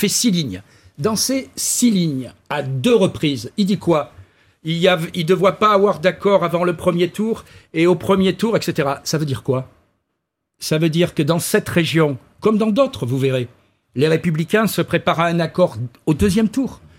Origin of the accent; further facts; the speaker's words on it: Aix-en-Provence, Provence-Alpes-Côte d'Azur, France; J'ai été élevé à Aix-en-Provence dans un collège militaire.